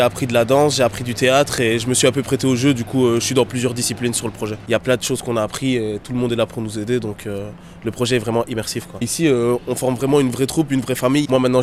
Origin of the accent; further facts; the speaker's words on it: Angers, Pays de la Loire, France; Je viens de Angers et du coup je fais le projet ici